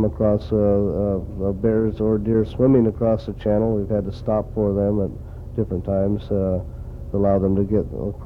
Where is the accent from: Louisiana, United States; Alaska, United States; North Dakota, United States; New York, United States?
Alaska, United States; Auk Bay; when I was a boy growing up in Auk Bay.